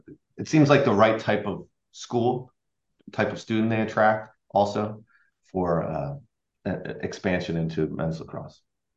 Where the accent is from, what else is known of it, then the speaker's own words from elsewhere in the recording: Delaware, United States; We have this weird thing in Maryland that where I grew up in Delaware, not far away.